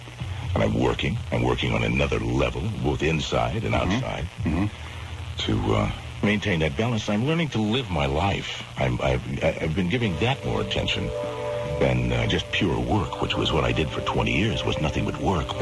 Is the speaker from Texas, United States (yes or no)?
no; Compton, California, United States; We lived in Compton. I grew up in Compton, went to school in Compton, and graduated from junior college in Compton.